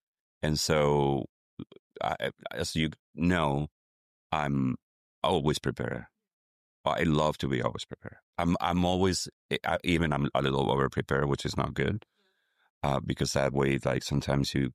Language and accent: English; Madrid, Community of Madrid, Spain; I grew up in Madrid, and I lived there until I went to school in Sevilla in the south.